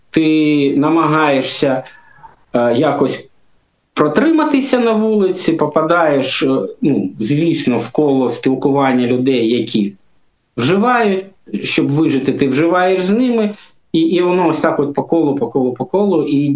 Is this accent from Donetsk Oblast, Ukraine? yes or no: yes; Donetsk, Donetsk Oblast, Ukraine; now in Kyiv, Ukraine; Це було в листопаді 18-го року. Тобто я сам з Донецька переїхав в Київ